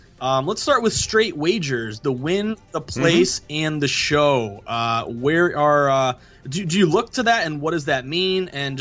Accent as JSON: {"language": "English", "region": "New England", "country": "United States", "said": "I'm from New England, and in the summer, all my boys, we get together"}